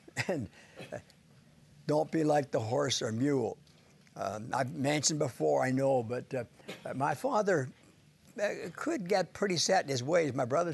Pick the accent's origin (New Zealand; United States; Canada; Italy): Canada; Saskatchewan; moved away as an adult; I happen to have lived in Saskatchewan as a youngster for first 18 years of my life. My hometown holds shares the record for the hottest temperature, 113 degrees.